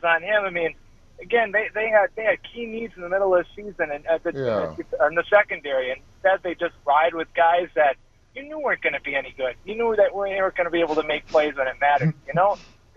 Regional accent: Wisconsin, United States; You're a hero to me growing up in Wisconsin in the 90s.

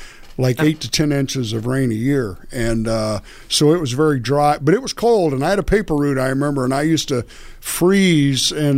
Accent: Oregon, United States; Actually, I grew up in Oregon State, up in the northeast part of Oregon State.

